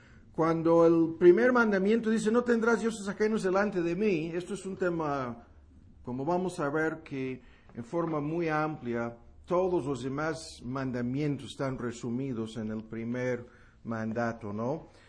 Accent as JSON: {"language": "Spanish", "country": "United States", "said": "como tonto gringo que soy"}